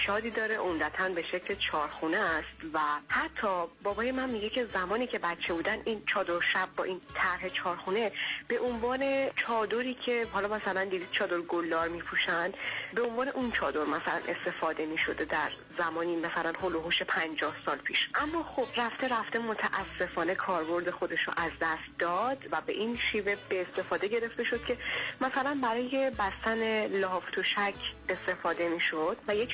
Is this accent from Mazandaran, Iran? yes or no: yes; Behshahr, Mazandaran, Iran; من اهل مازندرانم، شهرستان بهشهر،